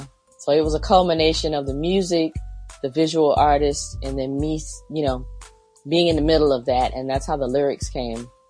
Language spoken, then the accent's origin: English; Summerton, South Carolina, United States; So I'm a country girl, born and raised in South Carolina, Summerton, South Carolina, to be exact.